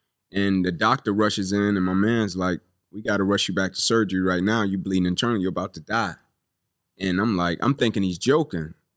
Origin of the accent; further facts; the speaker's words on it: Atlanta, Georgia, United States; You know, I grew up here in Atlanta, Southeast Corner, yeah. Kirkwood, Zone 6.